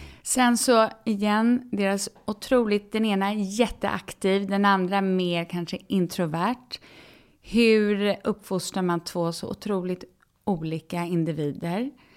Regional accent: Stockholm, Stockholm County, Sweden; Vi växte upp här i Stockholm, har två syskon, mamma och pappa

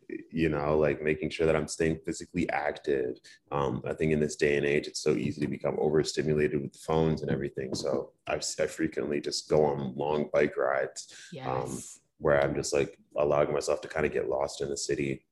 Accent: Connecticut, United States; So I grew up in Connecticut, but I identify as Beninese American. Right. So my parents are immigrants from Benin. They came here in the early 80s. And so my family and I are first generation.

